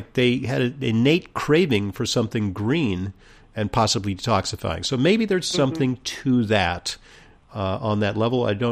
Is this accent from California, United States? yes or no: yes; California, United States; I am from California, but I'm you know, literally from California, but intellectually I'm from Missouri.